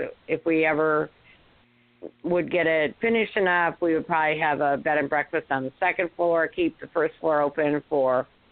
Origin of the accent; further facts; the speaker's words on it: Chicago, Illinois, United States; I grew up in Chicago, Illinois, on the north side. I went to college in Greenville, Illinois, and never ended up going back to Chicago.